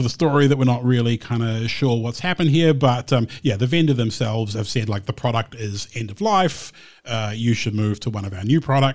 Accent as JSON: {"language": "English", "country": "New Zealand", "said": "It's only as a New Zealander, I'm honour bound to point out Lord of the Rings."}